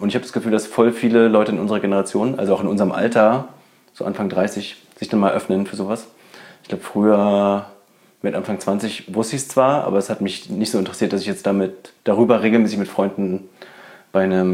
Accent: Berlin, Germany; born there; ich bin auch in Berlin geboren.

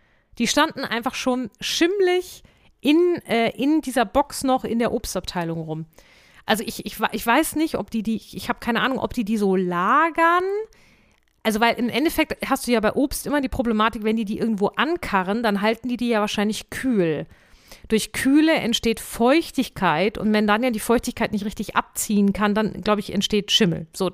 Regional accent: Hesse, Germany; Ist ja schön hier in Hessen, wo ich herkomme, da sagt man ja China.

